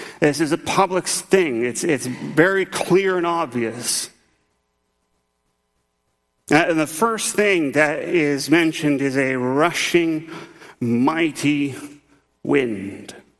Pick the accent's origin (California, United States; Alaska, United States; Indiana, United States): Indiana, United States; when I was still living in Indiana, my hometown got nailed by, I think it's the downburst of wind.